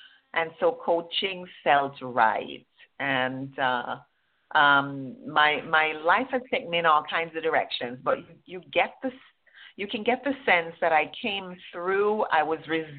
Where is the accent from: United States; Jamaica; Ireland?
Jamaica; So I am originally from Jamaica. I was born to a poor teenage mother on my grandparents' farm.